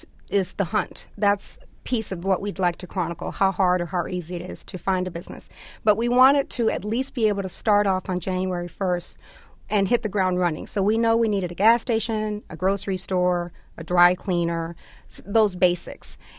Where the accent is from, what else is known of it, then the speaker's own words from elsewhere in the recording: Miami, Florida, United States; I'm from Miami, and my husband is from Detroit. We grew up in predominantly Black neighborhoods.